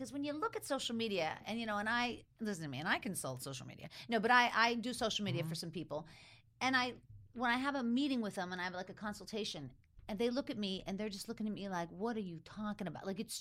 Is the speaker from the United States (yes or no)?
yes; Pittsburgh, Pennsylvania, United States; because I grew up in Pittsburgh and I know those suburbs